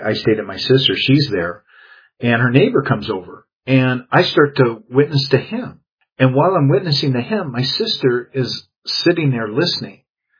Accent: Seattle, Washington, United States; now in California, United States; Several years ago, I went back to my hometown in the Seattle area, and I had an opportunity to spend time with my family.

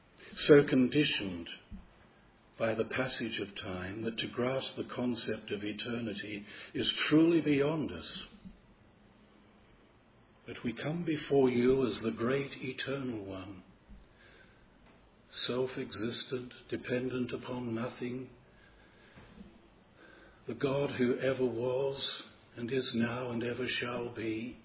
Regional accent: Australia; As an Australian, I recall that in Sydney years ago

